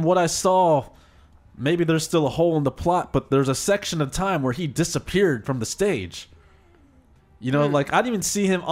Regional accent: Philippines; you know, I'm Filipino, so you see all these people. That's right, Filipino pride.

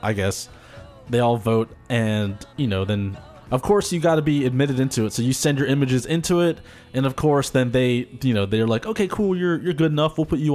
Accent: New Jersey, United States; I'm a girl from Jersey. What's up, Jersey? I've been dancing for 16 years.

